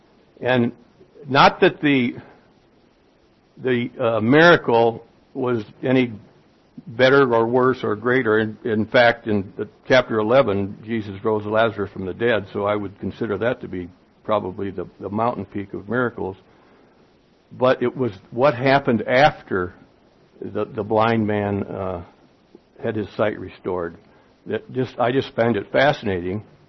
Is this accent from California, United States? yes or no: no; Peoria, Illinois, United States; born there; I was born in 1944 in Peoria, Illinois. So if you can figure that out, I'm 72.